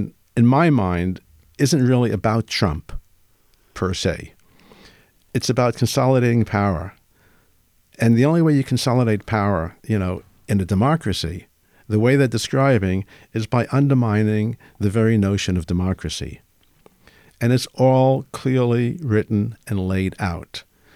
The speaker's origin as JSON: {"language": "English", "town": "Brooklyn", "region": "New York", "country": "United States", "said": "You know, I'm from South Brooklyn, right?"}